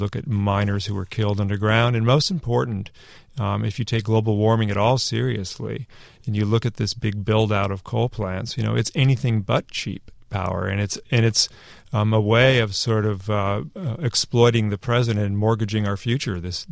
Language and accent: English; California, United States; I grew up in Silicon Valley, and I worked in the computer industry.